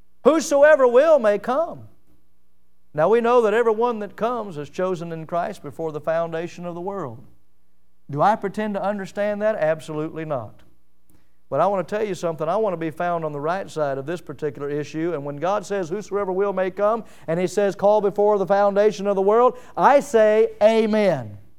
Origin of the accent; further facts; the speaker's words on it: Milton, Florida, United States; born there; I think about the fact that I was born in Milton, Florida. Of all the places to be born, Milton, Florida.